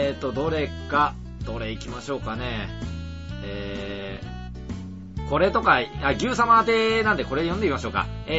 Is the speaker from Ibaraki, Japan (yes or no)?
no; Yamaguchi, Japan; 山口遅かったぜ、自動改札。